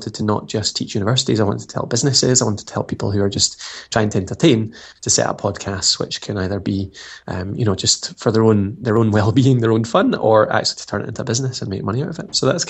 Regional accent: Scotland, United Kingdom; also born or lived in Edinburgh; I'm from Scotland, if you want the geographical where I'm from. And I live in Dundee just now, but then I went up to Edinburgh for university.

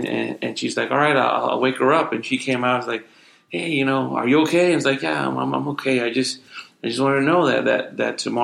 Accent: Puerto Rico; we were both born and raised in Puerto Rico. Kind of like a rough upbringing for me

